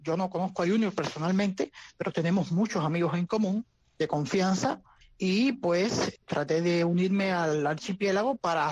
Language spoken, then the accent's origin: Spanish; Cuba; ¿Qué tal si nosotros utilizamos las supuestas leyes que ellos dicen que están a nuestro favor como ciudadanos cubanos?